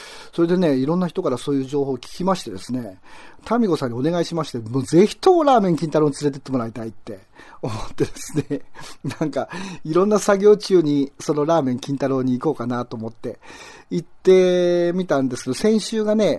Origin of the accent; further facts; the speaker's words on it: Aichi, Japan; まあ、私、松本の人のように見えますが、まあ、愛知県の人間なんで